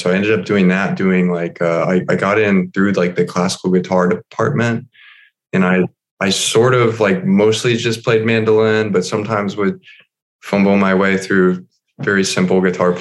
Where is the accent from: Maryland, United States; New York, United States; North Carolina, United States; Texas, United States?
North Carolina, United States; Chapel Hill; Well, I grew up just like 10 minutes from where I am right now, actually, which is Chapel Hill, North Carolina.